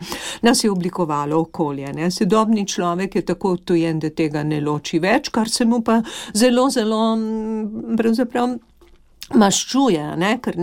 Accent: Slovenian Littoral, Slovenia; In posebej Primorci smo tukaj grozovito škodo utrpeli, ker smo pač ob meji

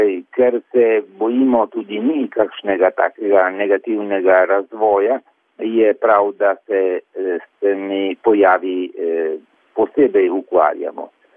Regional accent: Friuli-Venezia Giulia, Italy; Mi pa živimo v Italiji in smo Slovenci, zato ker živimo na teritoriju, na avtohtonem teritoriju, se pravi, vedno smo tukaj.

